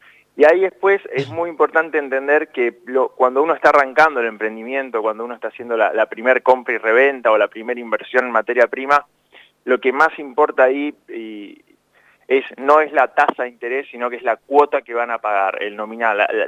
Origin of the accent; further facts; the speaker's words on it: San Isidro, Buenos Aires Province, Argentina; yo soy de San Isidro. En San Isidro hay 63 sucursales bancarias y en ninguna dan microcréditos.